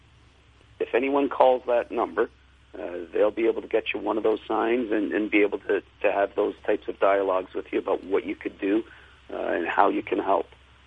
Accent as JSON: {"language": "English", "town": "Hamilton", "region": "Ontario", "country": "Canada", "said": "I'm actually originally from Hamilton, started in Hamilton."}